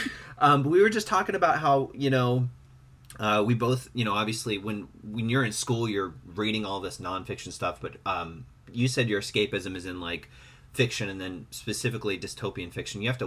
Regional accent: New York, United States; Yeah, I'm from New York.

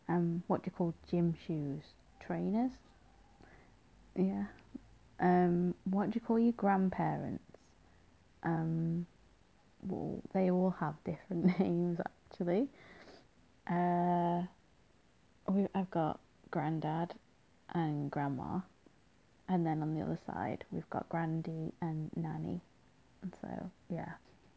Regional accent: Midlands, United Kingdom; I won't go into specifics, but I'm basically from the middle of England, sort of thing. I'm from the Midlands, so yeah.

